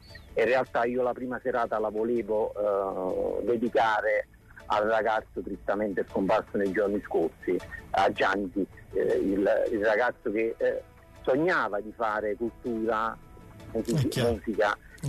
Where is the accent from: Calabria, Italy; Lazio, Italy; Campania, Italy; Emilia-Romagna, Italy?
Campania, Italy; Naples; Noi da meridionali, da campani, da napoletani